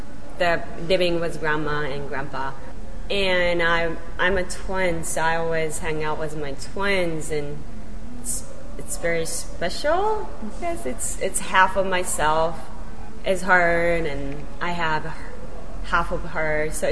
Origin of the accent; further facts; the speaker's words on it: Nagano, Japan; English is a second language; I was born in Nagano, where they all the mountains are that we have Winter Olympics. So I grown up in the nature.